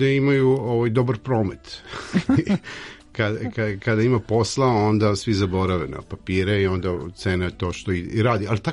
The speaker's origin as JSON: {"language": "Serbian", "town": "Zemun Polje", "region": "Belgrade", "country": "Serbia", "said": "Kao što sam i rekao, ja sam iz Zemun Polja."}